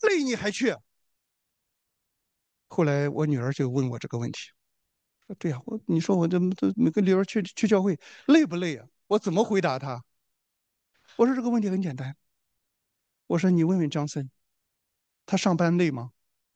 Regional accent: China; 我们中国人是我，因为我小的时候啊，我们整天说我们中华5000年什么怎么勤劳勇敢，怎么搞了一个一穷二白？

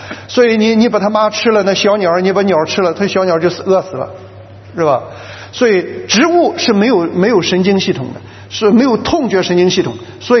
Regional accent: China; 所以从我们中国人造字的时候就知道血是用来赎罪的

